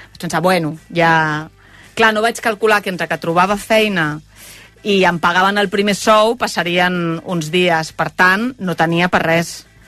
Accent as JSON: {"language": "Catalan", "town": "Badalona", "region": "Catalonia", "country": "Spain", "said": "Soc molt badalonina, eh? M'agrada bastant més... I sóc molt de Port de la Selva."}